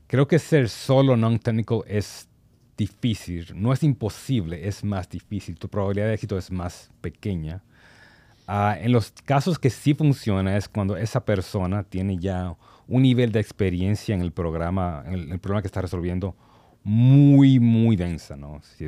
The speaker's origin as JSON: {"language": "Spanish", "region": "Santo Domingo", "country": "Dominican Republic", "tie": "born or raised there", "moved": "yes", "lives_now": "New York, United States", "said": "cuando yo crecí aquí, vendiendo guayaba en los Trinitarios, hasta que emigré a Harlem"}